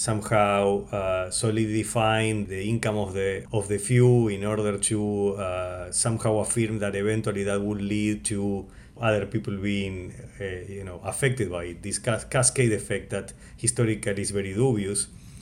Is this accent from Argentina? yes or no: yes; Argentina; I'm from Argentina and I was born like in 1975, and sooner, you know, we had a coup d'etat and I lived the first decade of my life under dictatorship.